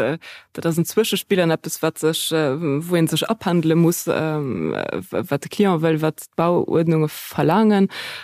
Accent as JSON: {"language": "German", "region": "Rhineland-Palatinate", "country": "Germany", "tie": "born or raised there", "said": "Also, wenn ich gucke, wo ich herkomme, ich komme von der Mosel"}